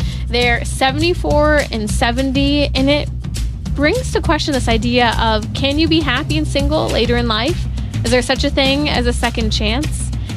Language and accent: English; United States; especially as an American. Our country is not that old.